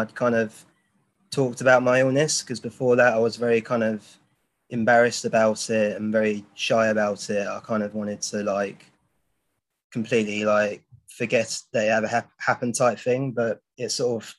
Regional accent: Watford, East of England, United Kingdom; I'm 31 years old. So I was born in Watford as well. And I lived here most of my life, apart from when I lived at university and when I did a ski season. I'm currently living in a flat with my girlfriends.

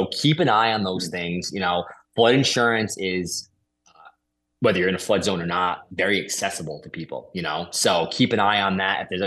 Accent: Chepachet, Rhode Island, United States; And I grew up in Chepachet.

